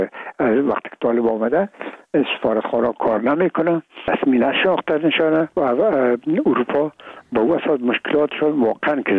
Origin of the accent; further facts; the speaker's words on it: Afghanistan; ما افغان هستیم